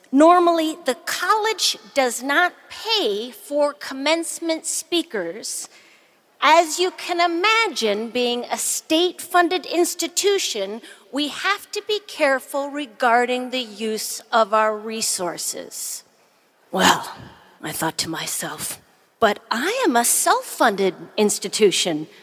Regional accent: Minnesota, United States; As a Minnesotan, I am ashamed to admit that I love money.

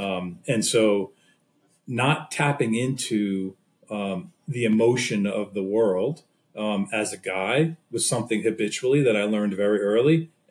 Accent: Long Island, New York, United States; now in Connecticut, United States; I grew up on Long Island in New York, and so just outside of Manhattan. And I live in Connecticut, where I've lived for almost 30 years.

